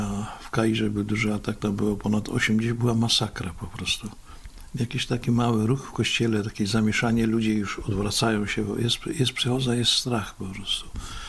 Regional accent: Łódź Voivodeship, Poland; Pochodzę z decyzji warszawskiej, ale potem podzielono i to przypadło Łowiczowi. 70 km od Warszawy, tam się urodziłem, tam chodziłem do szkoły średniej.

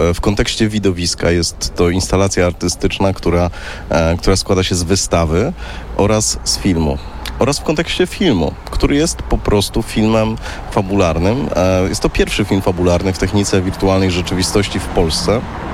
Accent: Warsaw, Masovian Voivodeship, Poland; staram się nie myśleć w kategoriach klasycznego przeżywania tego jako warszawiak

